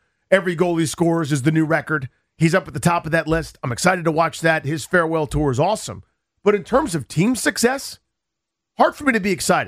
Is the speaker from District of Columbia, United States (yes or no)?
yes; Washington, District of Columbia, United States; Next year, the Nationals win. A baseball team in my hometown won a World Series.